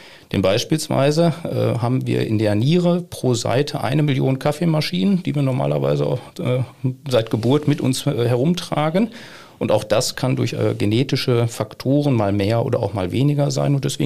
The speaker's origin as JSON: {"language": "German", "region": "North Rhine-Westphalia", "country": "Germany", "said": "im Ruhrgebiet, da wo ich herkomme"}